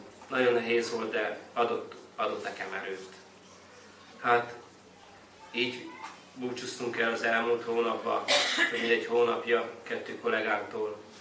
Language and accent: Hungarian; Transylvania, Romania; Én ott nőttem fel, Erdély vagyok, és ott gyerekeskedtem ott a szomszéd falvakba, városokba